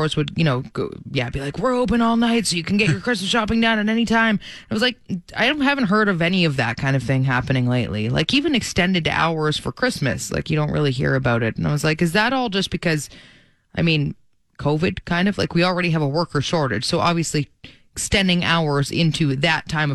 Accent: Canada; I just, as a Canadian, I mean, it's just, that's the thing.

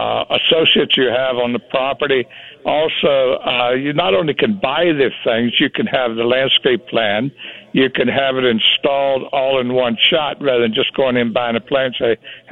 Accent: Virginia, United States; because I'm from Virginia and through that area like that.

